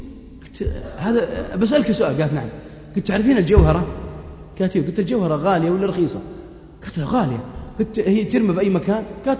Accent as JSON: {"language": "Arabic", "country": "Saudi Arabia", "said": "انسانه مرموقه في بلادنا السعوديه"}